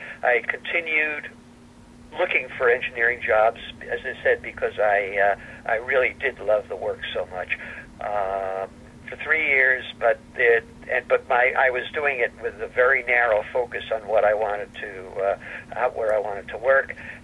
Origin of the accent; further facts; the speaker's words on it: New York City, New York, United States; Well, I was born in New York City, and I went to Bronx High School of Science, and I went to Polytechnic Institute of Brooklyn, living at home when I was in school